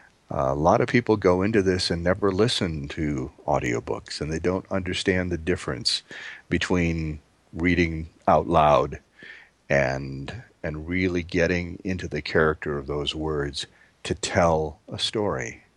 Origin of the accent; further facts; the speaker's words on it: Midwest, United States; I'm from the Midwest, so I naturally talk a little slowly. But I lived in New York for a while, so I know how they talk